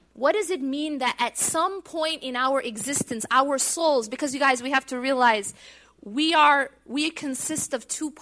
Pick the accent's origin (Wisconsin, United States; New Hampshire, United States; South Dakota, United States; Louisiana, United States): Wisconsin, United States; now in Raleigh, United States; I grew up in Wisconsin in the Midwest, and yeah, we're okay over there, but the South is pretty warm, mashallah. I live in Raleigh